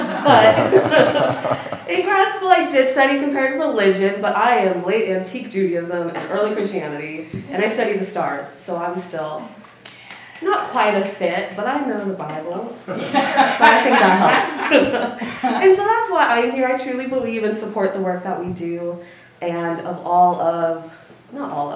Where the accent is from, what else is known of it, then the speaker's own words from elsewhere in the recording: Seattle, Washington, United States; And I'm from Seattle, and that's kind of how it always is.